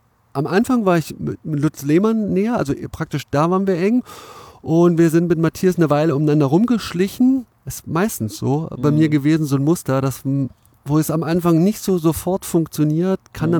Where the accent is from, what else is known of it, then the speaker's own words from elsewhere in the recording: Cottbus, Brandenburg, Germany; So, oder ich komme ja aus Cottbus.